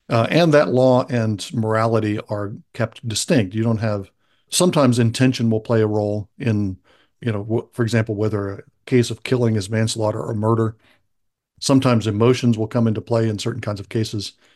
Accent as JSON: {"language": "English", "region": "Alabama", "country": "United States", "tie": "born or raised there", "said": "We've just been having this discussion in my home state of Alabama currently."}